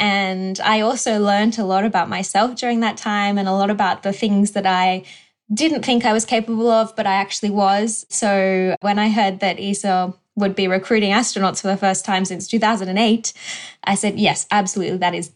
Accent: Australia; growing up in Australia

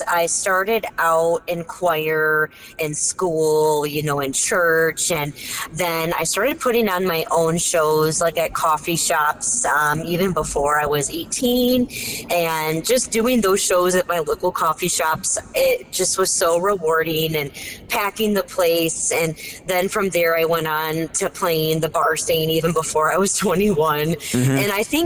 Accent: Milford, Michigan, United States; Yeah, so I'm from a small town of Milford, Michigan. It's a really beautiful, quaint town.

